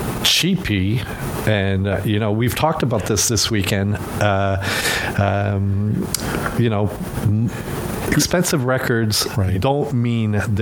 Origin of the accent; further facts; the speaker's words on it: Canada; accent: French Canadian; No, it's my French Canadian accent.